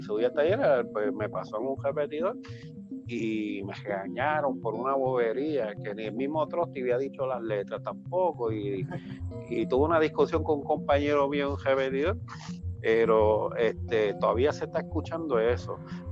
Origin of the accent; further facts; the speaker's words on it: Puerto Rico; como somos los boricuas